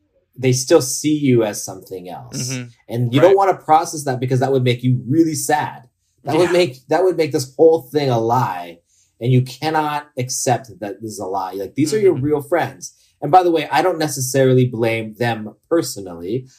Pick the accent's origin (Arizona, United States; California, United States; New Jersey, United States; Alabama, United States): California, United States; But I think I grew up in an environment, growing up in the Bay Area was also a huge blessing because everyone around me was changing the world.